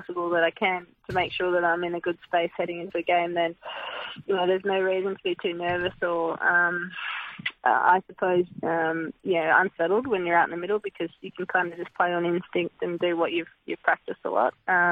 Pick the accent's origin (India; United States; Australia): Australia; I think that's one of the most amazing things about growing up in Australia is just such a strong culture of sport and having a chance to have a go at everything.